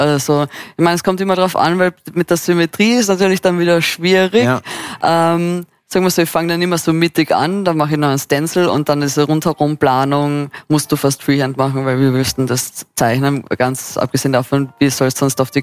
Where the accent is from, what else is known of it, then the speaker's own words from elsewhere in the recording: Carinthia, Austria; now in Vienna, Austria; Nein, ich bin eigentlich aus Kärnten, also so südlich von Österreich. Ich bin dann nach Wien gekommen vor ca. 6 Jahren.